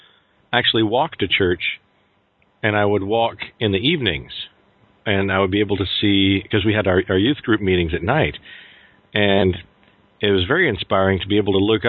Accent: Mississippi, United States; But yes, fortunately, I grew up in Mississippi, and it was quite a bit clearer.

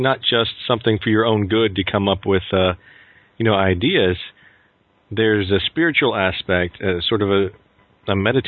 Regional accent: Mississippi, United States; But yes, fortunately, I grew up in Mississippi, and it was quite a bit clearer.

